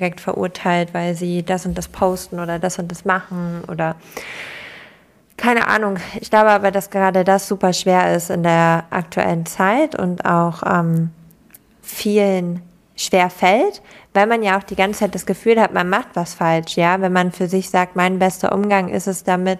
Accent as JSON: {"language": "German", "region": "Lower Saxony", "country": "Germany", "said": "Ich komme ja aus Ostfriesland und wir hatten da ja Zara und so gar nicht so in unmittelbarer Nähe."}